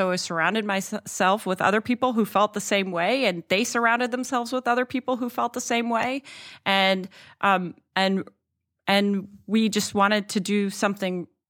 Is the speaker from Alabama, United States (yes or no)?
yes; Alabama, United States; I don't have connections there. I grew up in Alabama to like Persian parents.